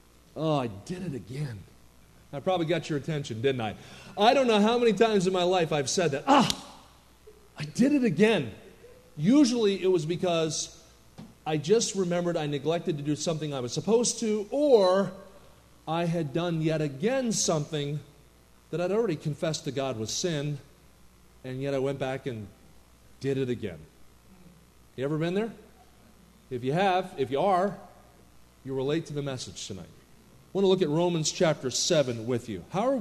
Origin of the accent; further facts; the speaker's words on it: New Jersey, United States; I grew up in New Jersey where people talk fast and drive fast.